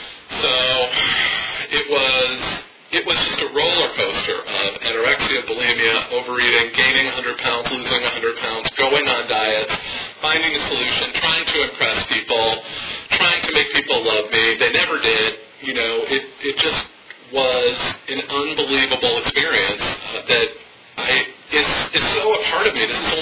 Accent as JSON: {"language": "English", "town": "Chicago", "region": "Illinois", "country": "United States", "said": "I moved to California because I'm from Chicago, and I moved to California because that was the solution to my problem."}